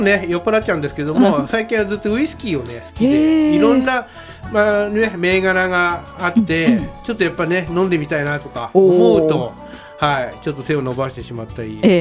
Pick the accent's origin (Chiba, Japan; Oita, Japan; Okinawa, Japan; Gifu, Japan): Chiba, Japan; Sanmu; 自分それこそ三武市でね、うん、生まれ育ってますんで